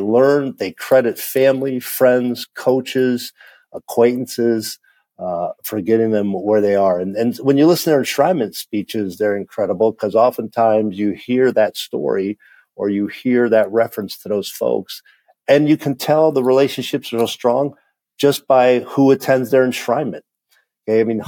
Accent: Canton, Ohio, United States; So coming to Pro Football Hall of Fame is indeed basically a homecoming for me. I grew up in Canton, Ohio.

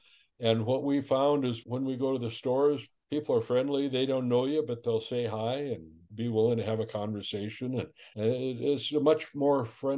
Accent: North Dakota, United States; moved away; We lived in North Orange County. Basically, all my adult life, I lived there. I was born and raised in North Dakota, but I've lived always in Southern California until we made this move.

